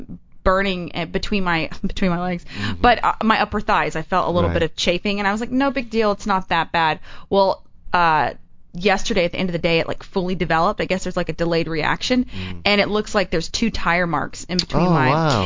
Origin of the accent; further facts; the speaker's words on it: Texas, United States; I'm from Texas. I'm a built girl.